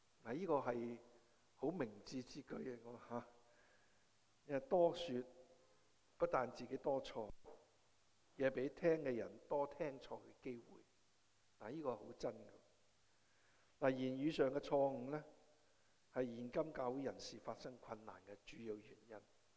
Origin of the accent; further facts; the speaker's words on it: China; 我们中国人所说的，一言可以兴邦，一言可以丧邦